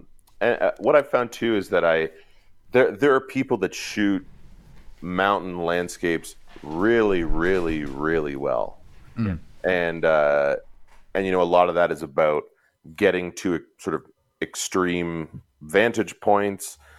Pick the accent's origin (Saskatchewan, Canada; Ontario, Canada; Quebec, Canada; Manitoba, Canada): Ontario, Canada; now in Calgary, Canada; I'm originally from Eastern Ontario in Eastern Canada, and I moved to Calgary about 15 years ago.